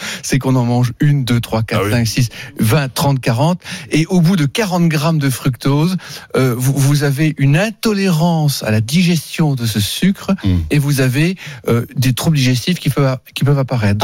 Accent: Metz, Grand Est, France; je suis de Metz, je suis né là-bas

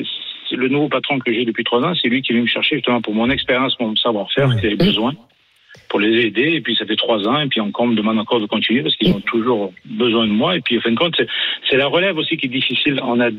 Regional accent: Quebec, Canada; now in France; moi, je suis d'origine du Québec, et chez moi, la retraite est à 67 ans depuis longtemps.

